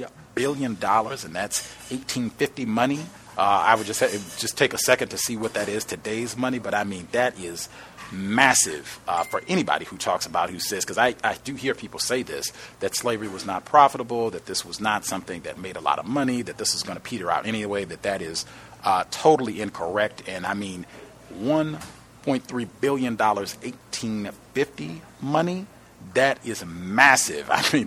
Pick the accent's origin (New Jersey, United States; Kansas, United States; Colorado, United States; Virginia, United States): Virginia, United States; That's how they made their bank in my home state, the good old Dominion.